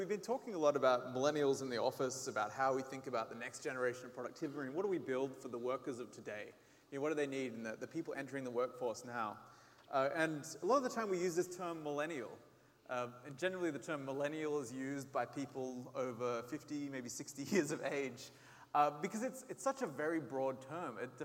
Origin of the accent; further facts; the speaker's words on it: Australia; now in Seattle, United States; I work over in Seattle, as you can tell from my accent. Australian, been there a while, so I'm starting to say weird words.